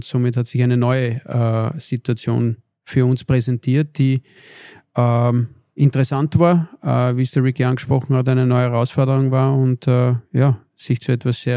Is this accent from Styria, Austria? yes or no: no; Vienna, Austria; moved away as an adult; Na, für mich war es das erste Mal, dass ich von Wien weggegangen bin, damals meine Heimat.